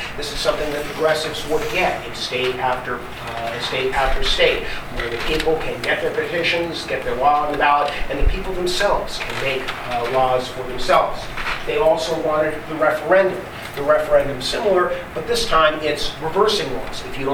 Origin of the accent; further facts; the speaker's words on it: California, United States; I come from California, but you know that idea that California is the land of fruits and nuts.